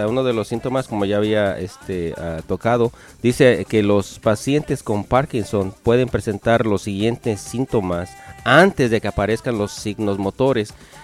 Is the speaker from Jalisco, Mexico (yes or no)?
no; Mexico City, Mexico; Sí, yo creo que eso nos pasa a nosotros los que somos del DF por toda la mendiga contaminación, sí nos perjudicó, ¿no?